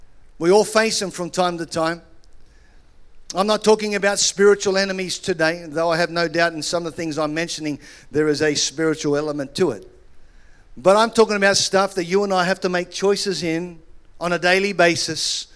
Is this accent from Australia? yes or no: yes; Australia; now in United Kingdom; When I was growing up in Australia, as you can tell, a few months ago, Jody and I became British citizens. So we are now calling ourselves Scozzies, Scottish Aussies.